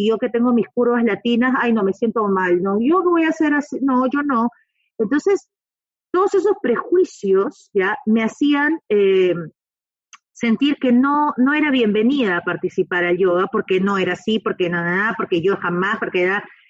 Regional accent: Peru; En Chile se dice, ahí yo soy peruana.

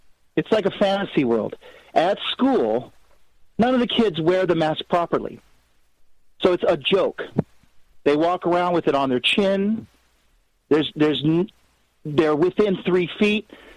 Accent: Las Vegas, Nevada, United States; Well, I'm from Vegas, so I don't gamble.

